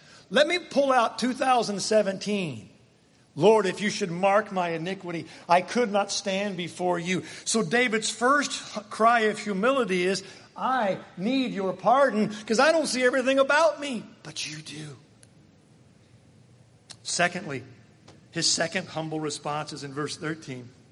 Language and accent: English; Ireland; Well, I'm Irish, so it's okay if I have a temper.